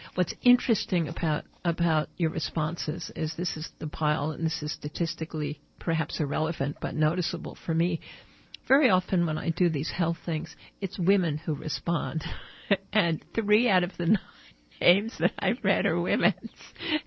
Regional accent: New Jersey, United States; thank you very much from Union, New Jersey, my home state.

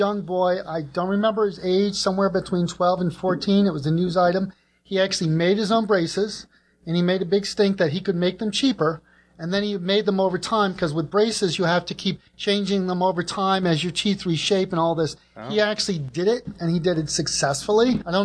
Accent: New York, United States; from Long Island.

